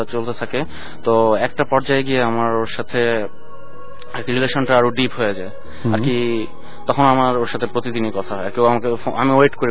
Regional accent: Wari, Dhaka Division, Bangladesh; আমি ওয়ারি থেকে।

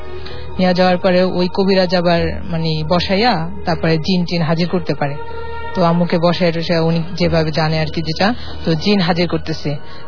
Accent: Madaripur, Dhaka Division, Bangladesh; আমার গ্রামের বাড়ি মাদারীপুরে।

